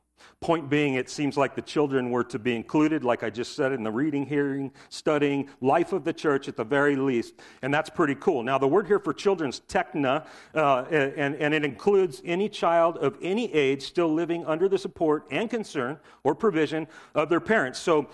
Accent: United States; Because I am an American and I'm independent and I like doing what I want, when I want, how I want.

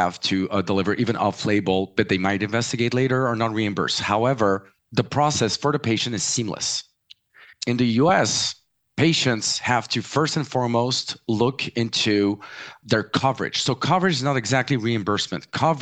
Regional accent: United States; born there; So I was born in the US, but my family's French, so forgive me for my accent.

